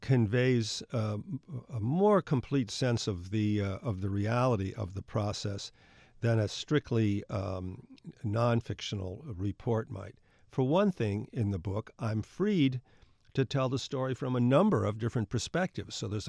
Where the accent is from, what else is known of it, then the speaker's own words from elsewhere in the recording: Minnesota, United States; Norcross comes from Wisconsin. I come from Minnesota. They're totally, totally different.